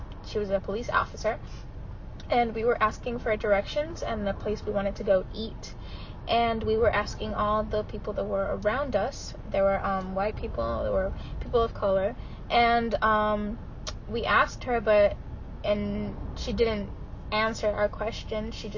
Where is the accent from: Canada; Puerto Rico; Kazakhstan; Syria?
Puerto Rico; Yauco; also born or lived in Ponce; I was born in Ponce, Puerto Rico, and I was raised in Yauco, Puerto Rico.